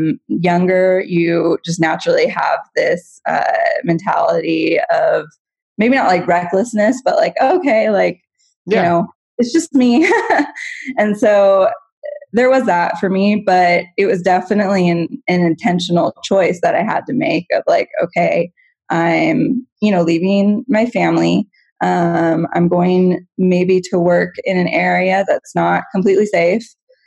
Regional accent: Guatemala; moved away; growing up in Guatemala and mm-hmm. having spent, you know, my whole adult life here, really.

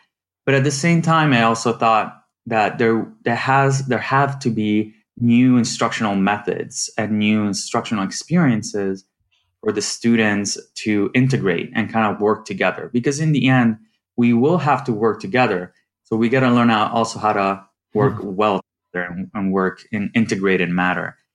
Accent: Italy; English is a second language; I am originally from Italy. So I went back to my home country.

